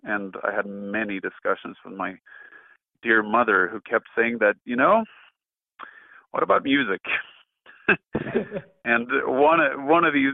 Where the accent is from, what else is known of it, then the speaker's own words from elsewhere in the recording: Sweden; And then we moved to Sweden, my home country, and I worked there for the government for a while.